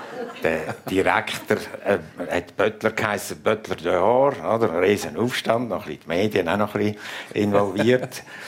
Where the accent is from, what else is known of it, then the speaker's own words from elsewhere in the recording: Switzerland; now in Germany; als Schweizer